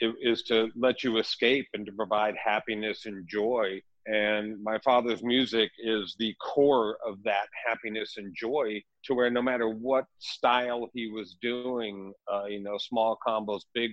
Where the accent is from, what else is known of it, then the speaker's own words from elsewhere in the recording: New Orleans, Louisiana, United States; also born or lived in Las Vegas; No, not at all. I grew up in New Orleans and in Las Vegas, both. I do call New Orleans home